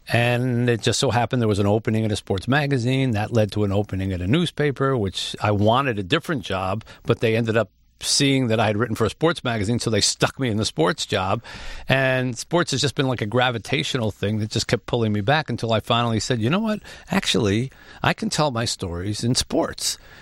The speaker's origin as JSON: {"language": "English", "region": "New Jersey", "country": "United States", "tie": "born or raised there", "said": "I was raised in South Jersey, just outside of Philadelphia. I was blessed with a mother and a father who didn't come from much. They were children of immigrants, but they believed in family."}